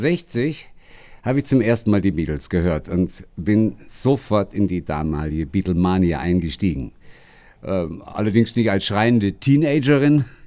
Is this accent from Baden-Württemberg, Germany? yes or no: no; Lower Saxony, Germany; born there; Fünfte oder sechste Klasse im Gymnasium Salzgitterbad in Norddeutschland. Ich bin da übrigens nach der Flucht meiner Eltern aus Danzig geboren worden, habe aber mich nie als Niedersachse gefühlt, sondern dann schon eher als Pole.